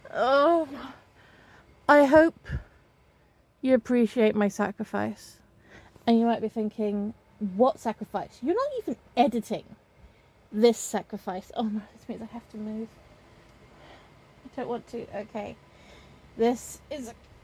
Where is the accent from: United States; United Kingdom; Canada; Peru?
United Kingdom; England; Because I'm not designed for summer. I'm so English. I'm so English. You see, the problem with the UK is it's not designed for any extreme of weather.